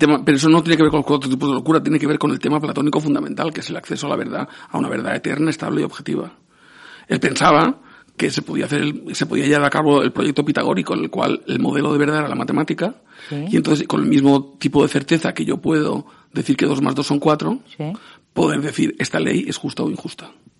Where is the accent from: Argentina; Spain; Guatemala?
Spain; Palma, Balearic Islands; A ver, a mí de pequeño, aquí en Palma, si tenemos sí.